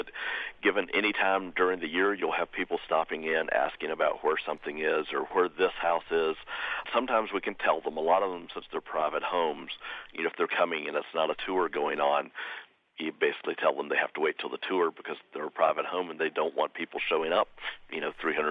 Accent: Virginia, United States; now in Atchison, United States; No, I grew up in Virginia.

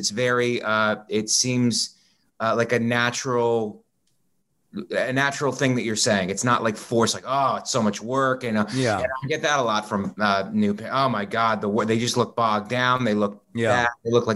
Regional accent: Ohio, United States; also born or lived in Florida; I grew up half and half. I grew up in Ohio, half in Ohio with cold, and then half in Florida with warm.

